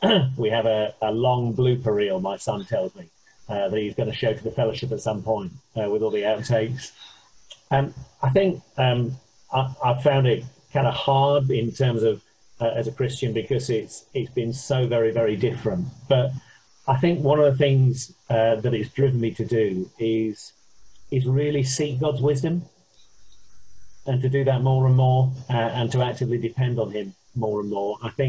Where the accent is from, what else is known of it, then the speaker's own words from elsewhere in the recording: Ipswich, East of England, United Kingdom; also born or lived in West Midlands; Well, I was born in the West Midlands. We moved to Ipswich when I was about 10.